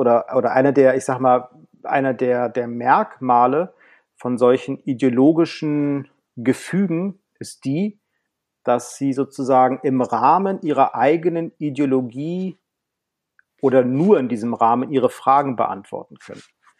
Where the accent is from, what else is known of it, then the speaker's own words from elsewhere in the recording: Berlin, Germany; Ich bin ein Berliner Kind. Ich bin 75 in Westen Berlins geboren und dort auch dementsprechend aufgewachsen. Ich bin in eine Zeugin Jehovas Familie reingeboren